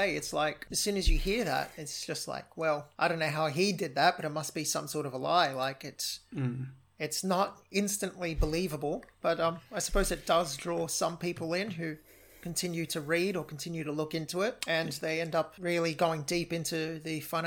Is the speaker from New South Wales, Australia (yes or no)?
yes; Sydney, New South Wales, Australia; I come from Sydney, born and raised, so very high cost of living area in Australia.